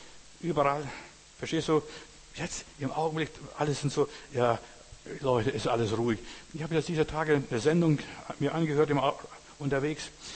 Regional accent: Lithuania; Und als Litauer habe ich dann sie nach Schweden gebracht.

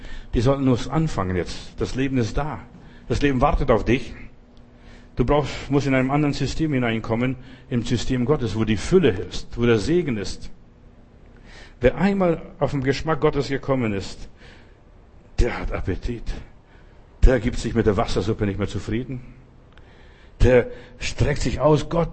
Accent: Russia; Wir haben mal einen Bettler bei uns gehabt, in Russland, in der Sowjetunion, wo ich herkomme, da gab es immer Bettler.

